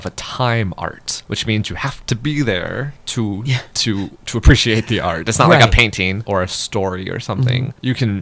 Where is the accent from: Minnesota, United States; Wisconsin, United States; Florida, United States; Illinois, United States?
Wisconsin, United States; Milwaukee; I grew up in Milwaukee. And you can tell because I don't put the L in Milwaukee. So I grew up in Milwaukee for the first 18 years of my life.